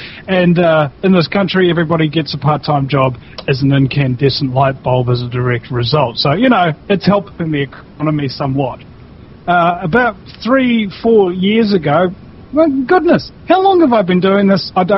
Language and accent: English; New Zealand; I'm a New Zealander